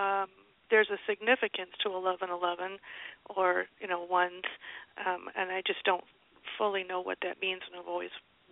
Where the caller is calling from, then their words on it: Michigan, United States; I'm calling from Michigan.